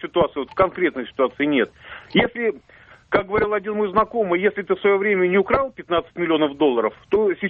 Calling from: Moscow, Russia

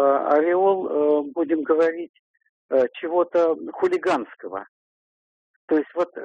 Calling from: Moscow, Russia; из Москвы.

